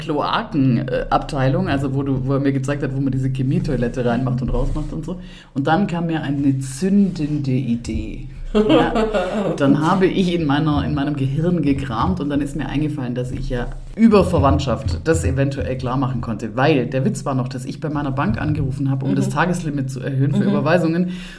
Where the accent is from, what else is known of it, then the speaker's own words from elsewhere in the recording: Bad Waldsee, Baden-Württemberg, Germany; da wo ich herkomme, in dem Kaff, das ist so eine, Bad Waldsee.